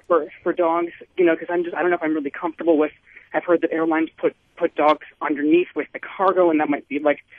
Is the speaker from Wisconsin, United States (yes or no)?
yes; Wisconsin, United States; now in Vermont, United States; My husband and I live in Vermont, but we're from Wisconsin